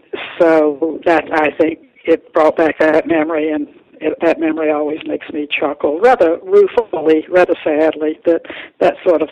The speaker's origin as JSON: {"language": "English", "region": "Georgia", "country": "United States", "tie": "born or raised there", "said": "Well, I grew up in Georgia in the Jim Crow era. I was born in 1941"}